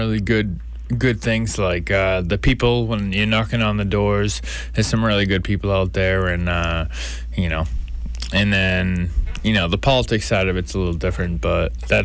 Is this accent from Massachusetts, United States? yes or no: yes; Norton, Massachusetts, United States; also born or lived in Taunton; So I was born in Taunton, Massachusetts. Went to high school in Norton.